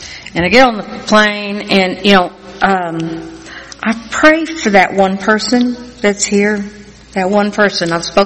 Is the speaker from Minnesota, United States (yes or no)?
no; Wichita Falls, Texas, United States; I said, no, I'm from Wichita Falls, Texas, and I'm speaking at a conference.